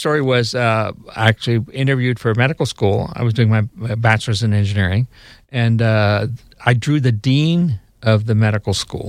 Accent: Jacksonville, Florida, United States; So I'm a local guy. I grew up here in Jacksonville. I went to Terry Parker High School. After graduating from Terry Parker, I went to UF in Gainesville.

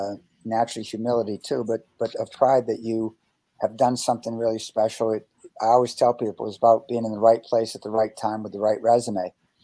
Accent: Boston, Massachusetts, United States; like I grew up in Boston, or right around Boston, and was a great Boston Celtics fan.

